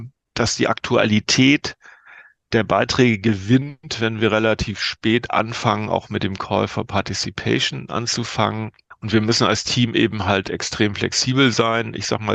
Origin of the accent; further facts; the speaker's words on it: Northern Germany, Germany; Als Norddeutscher muss man sagen, war nicht ganz klein.